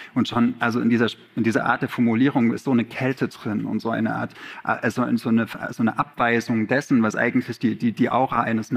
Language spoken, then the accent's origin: German; eastern Germany, Germany; Ich bin ja aus dem Osten, deswegen ich hatte Russisch in der Schule.